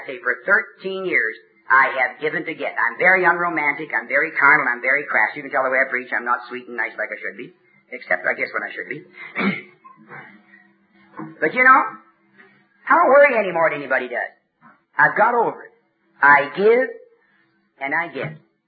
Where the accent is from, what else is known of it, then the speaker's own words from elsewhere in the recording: Canada; born there; I'm a Canadian by birth.